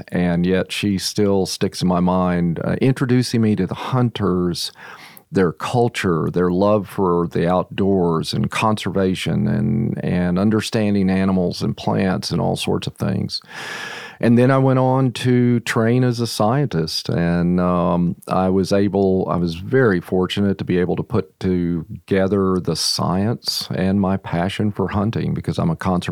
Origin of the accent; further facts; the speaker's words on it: Texas, United States; I grew up in Texas.